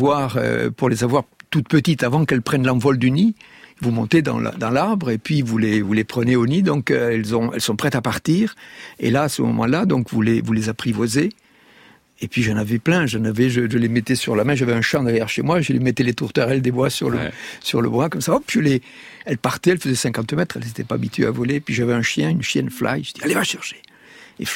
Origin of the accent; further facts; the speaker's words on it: Vielmur, Occitanie, France; Je suis originaire de la campagne, du Tarn, Vielmur, petit village, j'avais les forêts et les champs derrière chez moi, donc j'ai toujours vécu dans la nature